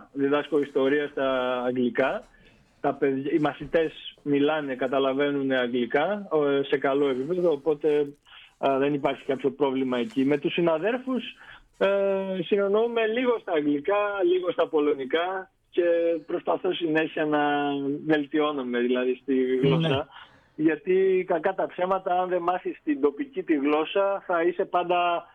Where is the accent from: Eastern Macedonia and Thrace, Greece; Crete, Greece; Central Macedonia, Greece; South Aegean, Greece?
Central Macedonia, Greece; Epanomi; Έχω πολλά χωριά. Ένα από αυτά είναι Επανομή Θεσσαλονίκη.